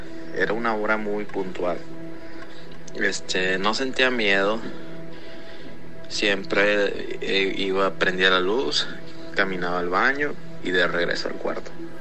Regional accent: Mazatlán, Sinaloa, Mexico; soy de Mazatlán, Sinaloa.

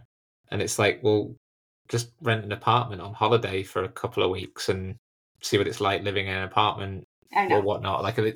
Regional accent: United Kingdom; So being British, you have the sort of an individual can stop or can have a judicial review of a major project

